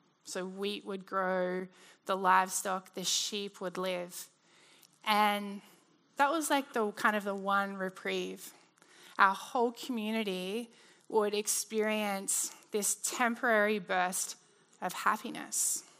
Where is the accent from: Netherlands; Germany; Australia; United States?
Australia; so I grew up in Australia. When I was 6 years old, my parents moved us kind of from like an urban area right to the outback.